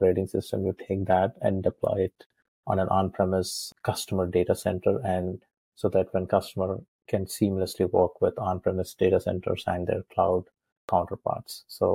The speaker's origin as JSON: {"language": "English", "region": "South India", "country": "India", "tie": "born or raised there", "also_born_or_lived": "Madison, Wisconsin, United States", "moved": "as an adult", "said": "And so I went from growing up in South India and sort of being in this hot climate to freezing temperatures in Madison, Wisconsin."}